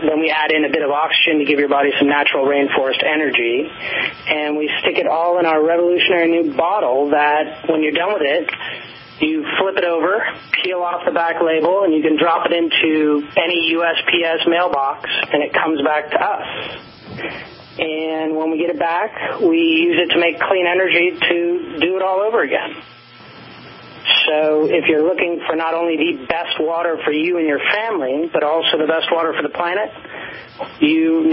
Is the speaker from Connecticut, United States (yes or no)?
no; California, United States; I grew up in Marin County, California, just north of San Francisco